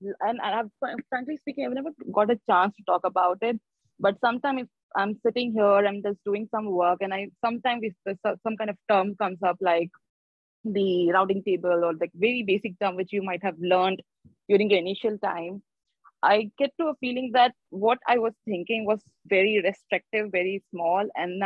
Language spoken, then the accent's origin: English; India; English is a second language; moved away as an adult; now in Hong Kong; I am from India and I'm based in Hong Kong. I moved here for like almost 4 years back.